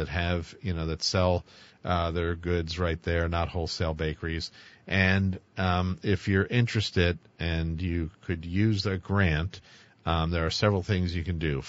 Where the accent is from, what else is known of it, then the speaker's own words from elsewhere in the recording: Philadelphia, Pennsylvania, United States; Yeah, so, well, I grew up outside of Philly, so I grew up a Phillies fan.